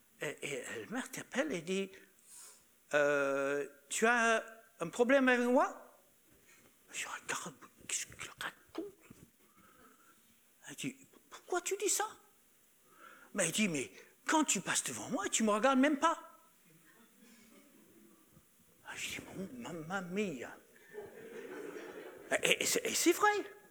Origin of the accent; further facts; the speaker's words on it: France; On est des Français quand même. Des chrétiens.